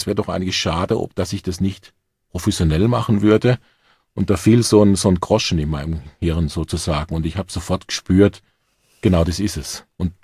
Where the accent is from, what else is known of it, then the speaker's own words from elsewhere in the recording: Heidelberg, Baden-Württemberg, Germany; Also ursprünglich bin ich in Heidelberg geboren, aufgewachsen und habe dort an der Musikschule Akkordeon gelernt